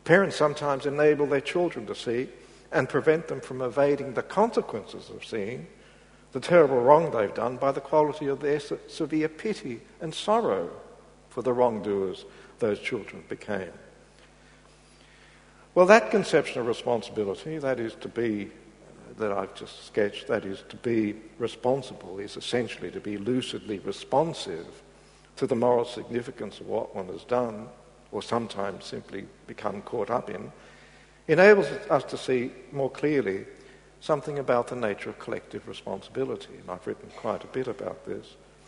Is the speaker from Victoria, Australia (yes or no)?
yes; Victoria, Australia; And only as an Australian, rather than a Victorian, can I feel rightly ashamed of what was done in other parts of the country.